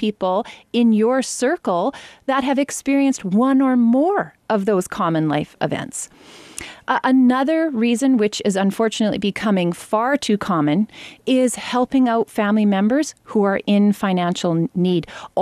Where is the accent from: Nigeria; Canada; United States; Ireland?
Canada; I am so proud to be a Canadian